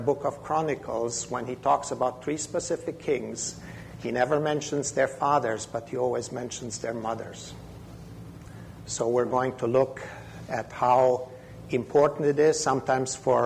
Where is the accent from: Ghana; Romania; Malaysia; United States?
Romania; Transylvania; English is a second language; And how fitting that is, because I'm from Transylvania.